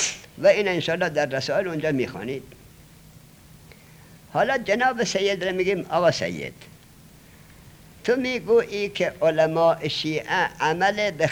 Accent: Afghanistan; میگیره دیگه، من افغانیم

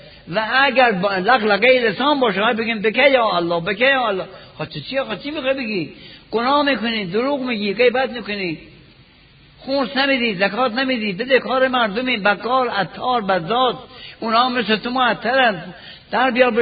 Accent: Iran; کسی پرسید شما اهل کجا هستی؟ گفتم اهل ایران

